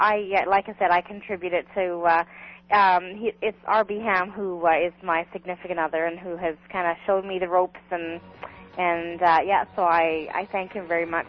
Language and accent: English; Canada; I'm Canadian, yes.